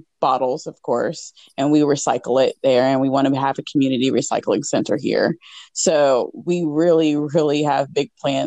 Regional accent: St. Clairsville, Ohio, United States; also born or lived in West Virginia; And I grew up in Ohio. I was born in West Virginia, and I grew up in Ohio, just in St. Clair's, Ohio.

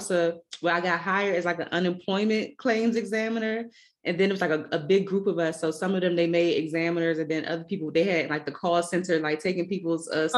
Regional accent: Washington, District of Columbia, United States; I mean, I was born and raised here.

